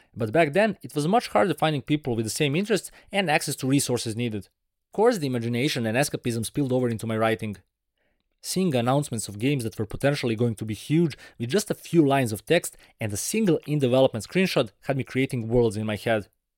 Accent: Serbia; as I grew up in Serbia, it never reached me.

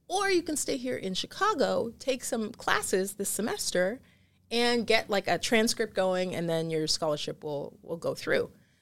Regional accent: Ontario, Canada; now in United States; I was born and raised in Canada, in Ontario.

